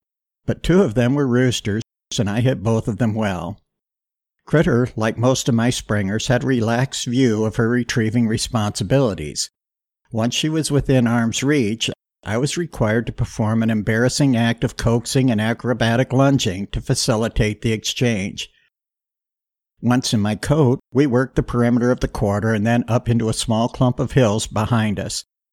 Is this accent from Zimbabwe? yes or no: no; Iowa, United States; I'd hunted pheasants a lot in my home state of Iowa